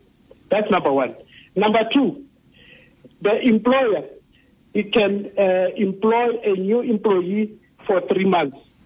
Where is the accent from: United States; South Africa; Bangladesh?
South Africa; as myself as a South African, I'm receiving.